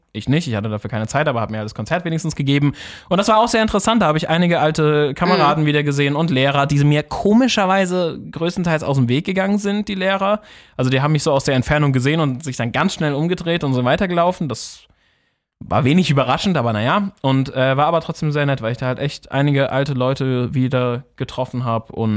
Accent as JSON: {"language": "German", "town": "Kaiserslautern", "region": "Rhineland-Palatinate", "country": "Germany", "tie": "born or raised there", "said": "Und dann bin ich mittwochs dann wieder weitergefahren in meine Heimat nach Kaiserslautern."}